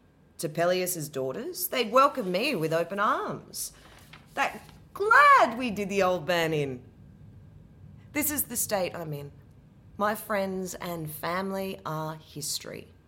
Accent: Australia; accent: Australian; now in Scotland, United Kingdom; I am 36. I am Australian, originally. I've lived in Scotland predominantly for 8 years. I have an accent that comes in and out depending on who I'm speaking to. If I speak to my family in Australia, my Australian accent becomes very pronounced.

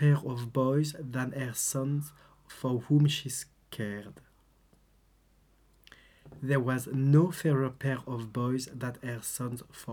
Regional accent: France; English is a second language; moved away as an adult; also born or lived in Glasgow, United Kingdom / Canada; And so I come from France, and I came over to Glasgow the first time when I was 21 years old. I stayed here for 14 years, then moved to Canada for 10 years.

